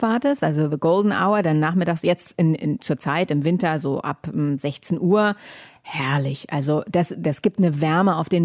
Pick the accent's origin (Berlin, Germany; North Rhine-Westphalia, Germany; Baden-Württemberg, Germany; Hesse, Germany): Berlin, Germany; now in Los Angeles, United States; worauf ich schon neidisch bin als Berlinerin und als Deutsche im Allgemeinen oder als Europäer, wir sind es gewohnt, mit öffentlichen Verkehrsmitteln zu fahren.